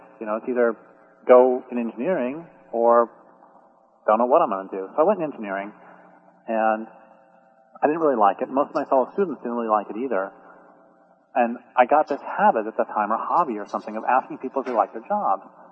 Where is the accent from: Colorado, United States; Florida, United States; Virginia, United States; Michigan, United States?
Colorado, United States; Boulder; So I grew up in Colorado, and I grew up near Boulder, so it was a fairly liberal community. My family was Seventh-day Adventist, so I grew up fundamentalist Christian.